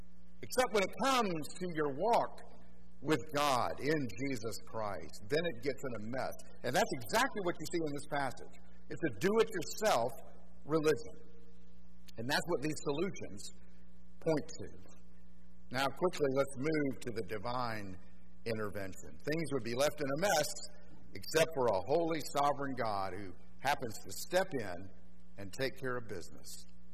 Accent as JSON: {"language": "English", "town": "Miami", "region": "Florida", "country": "United States", "tie": "born there", "said": "And say, like in my case, I was born in Miami and I'm heading to retirement"}